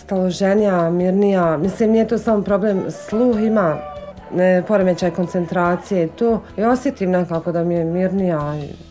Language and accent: Bosnian; Bugojno, Federation of Bosnia and Herzegovina, Bosnia & Herzegovina; also born or lived in Jajce; I dolazim iz Bugojna. Rođena sam u Jajcu, udala se tamo, tako.